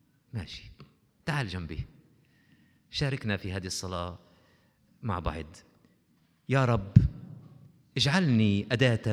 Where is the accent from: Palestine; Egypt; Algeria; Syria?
Palestine; أنا إنسان فلسطيني مسيحي،